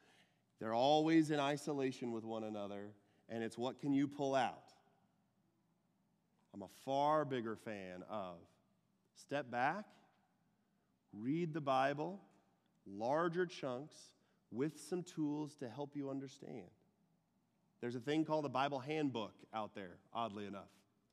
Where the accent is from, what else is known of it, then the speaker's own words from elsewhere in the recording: Texas, United States; accent: twang; I'm from Texas originally. I don't know if you can tell by the twang, but I'm from Texas originally.